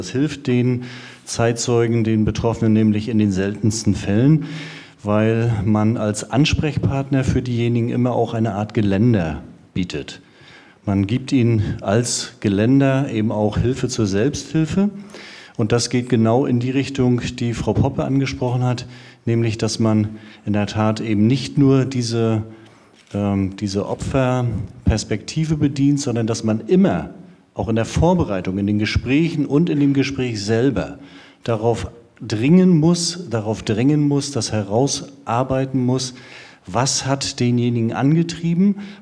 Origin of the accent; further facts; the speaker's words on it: Northern Germany, Germany; Also als Norddeutscher mache ich es auch kurz.